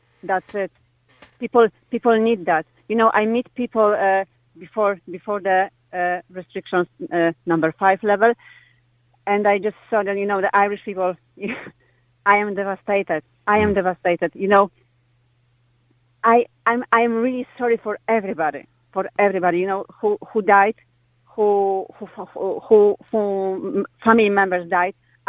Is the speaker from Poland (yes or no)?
yes; Poland; Yes, I am from Poland.